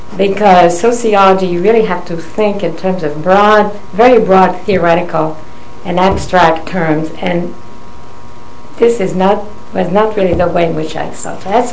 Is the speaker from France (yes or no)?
yes; France; English is a second language; now in United States; Well, I was born in France. And I came to the United States in 1949, having spent the war years in France and as a Jew.